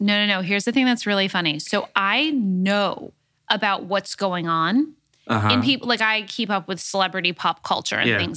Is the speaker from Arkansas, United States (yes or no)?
no; Los Angeles, California, United States; I mean, I grew up in Hancock Park, which is a beautiful neighborhood.